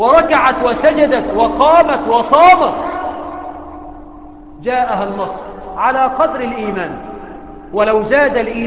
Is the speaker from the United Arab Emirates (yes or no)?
no; Egypt; اللهم اجعل بلدنا مصر آمنة مطمئنة